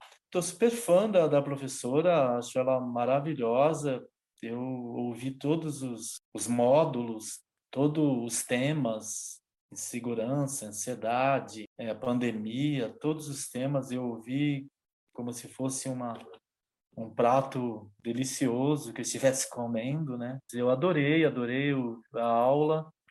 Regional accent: São Paulo, Brazil; Sou de São Paulo, moro na Zona Leste de São Paulo, em Itaquera.

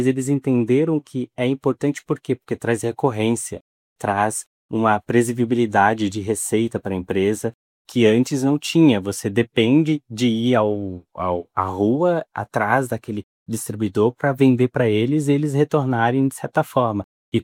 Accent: São Paulo, Brazil; eu sou paulista, moro no Rio Grande do Sul

